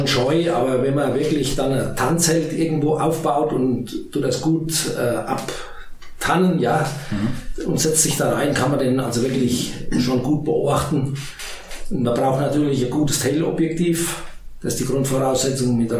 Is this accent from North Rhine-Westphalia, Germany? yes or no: no; Heigenbrücken, Bavaria, Germany; Bei uns im Spessart, in Heidenbrücken, gibt es sowas nicht.